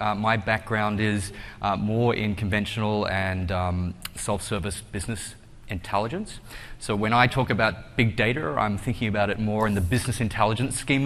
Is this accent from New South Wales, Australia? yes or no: no; Melbourne, Victoria, Australia; I come from Melbourne, Australia, and I'm very happy to share this introduction